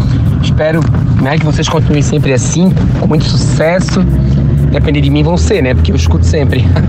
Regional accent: Brusque, Santa Catarina, Brazil; now in Florianópolis, Brazil; aqui de Santa Catarina. Eu sou de Brusque, mas atualmente eu moro em Floripa, né?

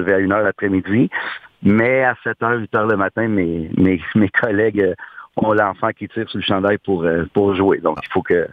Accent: Uruguay; Moi, je suis né en Amérique du Sud. Je suis uruguayen.

